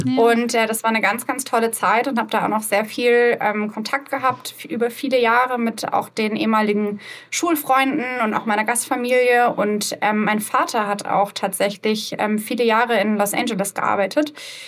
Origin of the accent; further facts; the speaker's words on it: Hamburg, Germany; wo ich aufgewachsen bin, Hamburg, ja, ist jetzt eine Großstadt, aber am Stadtrand von Hamburg.